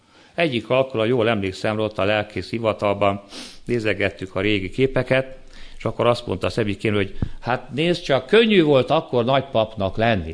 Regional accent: Miskolc, Borsod-Abaúj-Zemplén, Hungary; Miskolci származású vagyok

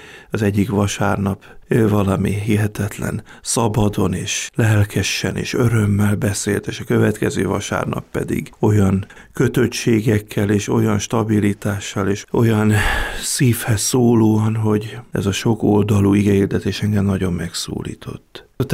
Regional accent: Baranya, Hungary; Engem katolikusnak kereszteltek, van egy evangélikus ága is a családnak, Baranyából származunk, és én Pécsre kerültem középiskolába és a főiskolára.

